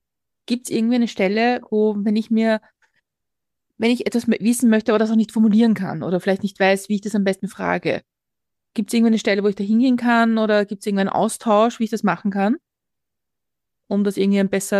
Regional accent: Lower Austria, Austria; ich bin in Niederösterreich aufgewachsen, in einem Ort, der ungefähr 200 EinwohnerInnen hat.

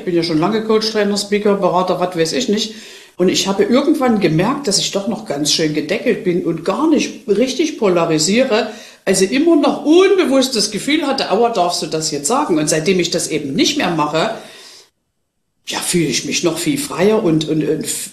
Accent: eastern Germany, Germany; ich bin im Osten aufgewachsen und ich war jetzt 5 Jahre im Westen, sage ich mal.

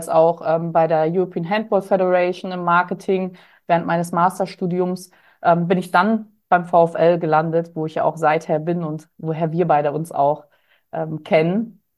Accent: Schleswig-Holstein, Germany; Ich komme gebürtig aus Schleswig-Holstein, also ganz hoch aus dem Norden und bin in einer absolut fußballverrückten und sportverrückten Familie groß geworden

